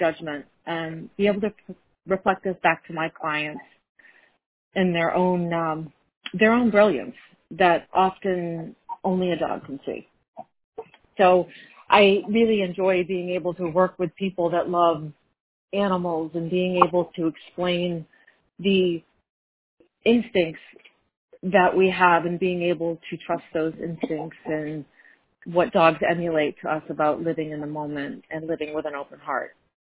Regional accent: Fremont, New Hampshire, United States; I'm from Fremont, New Hampshire

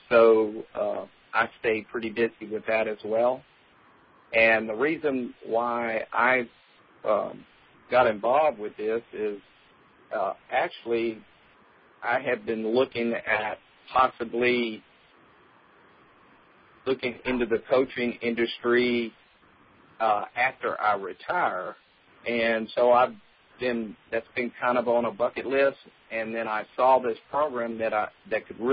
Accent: Lake Charles, Louisiana, United States; I'm from Lake Charles, Louisiana.

